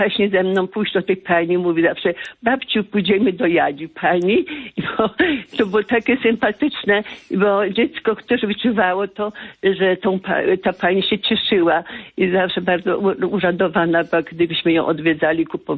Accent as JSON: {"language": "Polish", "town": "Złotów", "region": "Greater Poland Voivodeship", "country": "Poland", "said": "ze Złotowa."}